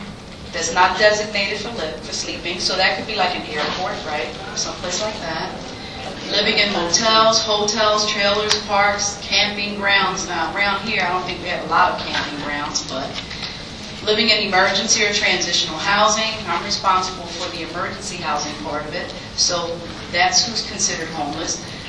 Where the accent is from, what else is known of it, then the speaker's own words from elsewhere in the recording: New York City, New York, United States; I'm originally from New York as well, and I remember the homeless being folks on the Bowery.